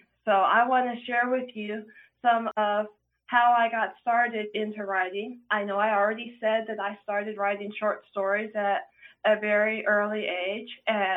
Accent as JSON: {"language": "English", "town": "Plano", "region": "Texas", "country": "United States", "tie": "born or raised there", "said": "I grew up in Plano, Texas."}